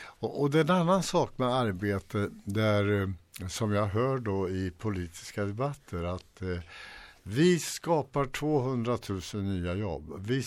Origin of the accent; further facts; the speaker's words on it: Sweden; born there; Jag får en liten dusör därför att jag är svensk och jag är född här och så vidare.